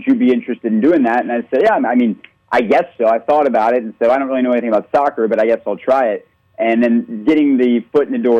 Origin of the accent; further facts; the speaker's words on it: Marietta, Georgia, United States; seeing what she's done coming out of my hometown, by the way, of Marietta, Georgia, and my rival high school, Pope High School